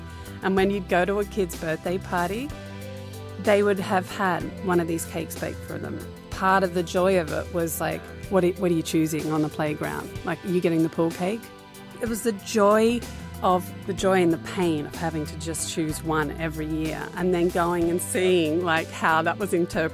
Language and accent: English; Sydney, New South Wales, Australia; also born or lived in Newcastle / Canberra / Western Australia; I kind of grew up all around Australia. I was born in Newcastle, which is like 2 hours north of Sydney. And then we moved to Canberra. And then we went to the West Coast for 4 years. Yeah. And then back to Sydney.